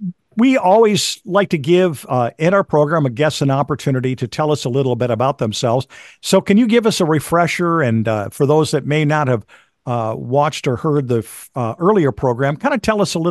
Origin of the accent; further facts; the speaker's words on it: Buffalo, New York, United States; Maybe Northern California, but I grew up in Buffalo, New York. So we know cold up there, just like you did in Chicago.